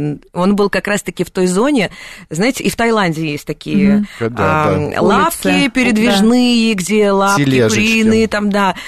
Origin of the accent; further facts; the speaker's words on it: Kazakhstan; born there; Ну, то есть, я родилась в Казахстане, тут как бы все понятно.